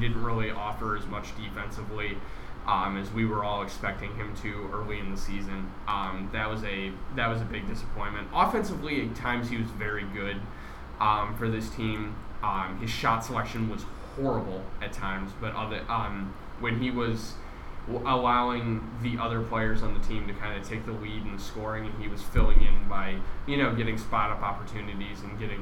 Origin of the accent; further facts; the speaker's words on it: Chicago, Illinois, United States; I grew up watching Wildang in Chicago